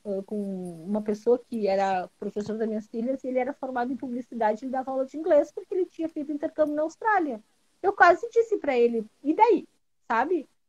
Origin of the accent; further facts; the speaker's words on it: Uruguay; Eu sou uruguaia, filha de espanhóis. Tenho duas nacionalidades, a espanhola, a uruguaia e a brasileira.